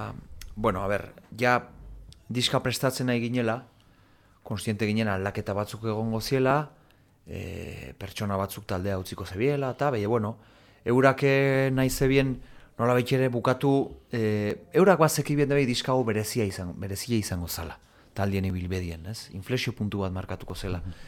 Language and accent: Basque; Etxarri Aranatz, Navarre, Spain; Ni sakanakunez, etxarri.